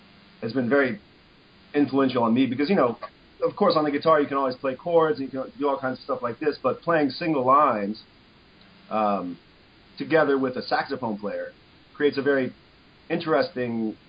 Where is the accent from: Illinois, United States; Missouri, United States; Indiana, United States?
Indiana, United States; Indianapolis; I'm actually from Indianapolis, and which is also where Wes is from.